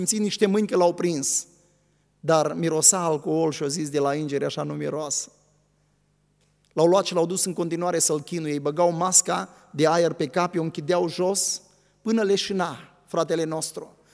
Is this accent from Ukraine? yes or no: yes; Ukraine; sunt din Ucraina